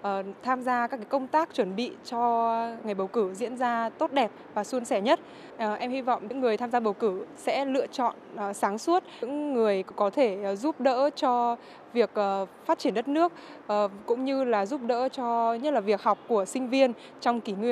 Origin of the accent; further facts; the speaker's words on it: Vietnam; Quê của em thì ở Ninh Bình, vì là điều kiện học tập dày và công việc ở trên này nên em cũng không thể về quê để bầu cử được.